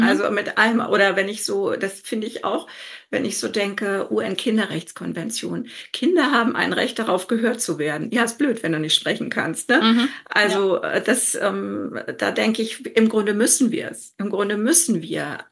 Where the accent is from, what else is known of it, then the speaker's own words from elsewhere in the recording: Lübeck, Schleswig-Holstein, Germany; ich komme nun aus Lübeck, Schleswig-Holstein, Hamburg.